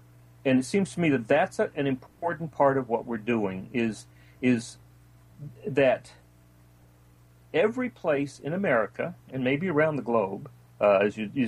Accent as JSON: {"language": "English", "region": "Texas", "country": "United States", "tie": "born or raised there", "also_born_or_lived": "Boston / Western Massachusetts", "lives_now": "California, United States", "said": "I mean, I grew up in South Texas, wound up in Boston and in Western Massachusetts for an extended period of time. Now I'm in California, been here 20 years."}